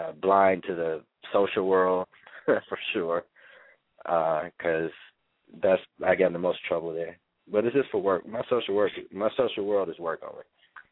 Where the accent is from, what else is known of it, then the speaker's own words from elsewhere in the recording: Kansas City, Missouri, United States; Everybody calls me … the only hat I wear. I'm from Kansas City.